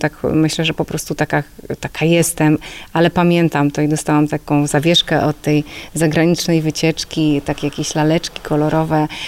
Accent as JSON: {"language": "Polish", "town": "Puławy", "region": "Lublin Voivodeship", "country": "Poland", "said": "Jestem z Puław, bo jestem. Jestem całym sercem z Puław i nigdy się z Puław nie wypisałam. Nie stałam się kimś innym i Puławy są cały czas bardzo mi bliskie. Mam tu rodzinę, mam tu znajomych, przyjaciół"}